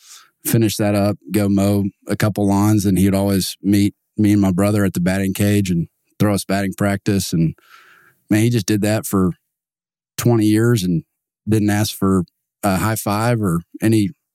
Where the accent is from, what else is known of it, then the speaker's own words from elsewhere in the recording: The Woodlands, Texas, United States; So I grew up in the Woodlands.